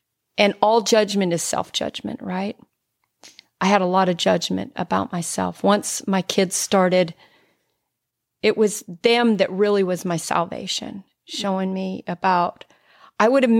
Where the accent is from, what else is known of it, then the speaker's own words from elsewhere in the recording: Utah, United States; But yeah, I was born and raised in Utah.